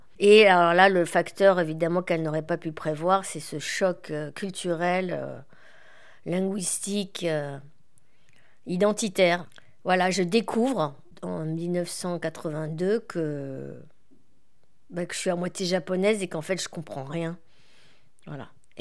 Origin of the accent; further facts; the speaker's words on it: Paris, Île-de-France, France; born there; also born or lived in Panama / Tokyo; Alors moi je suis née en 1970, je suis née à Paris, et après j'ai beaucoup déménagé, on a une vie de famille un peu mouvementée.